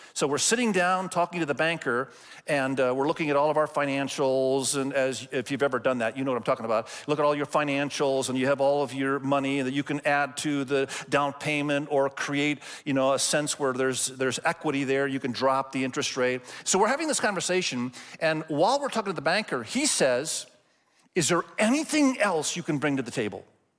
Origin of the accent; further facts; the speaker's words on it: Malaysia; moved away; it was the only watch I had when I came from Malaysia because I bought it there. It's lasted 23 years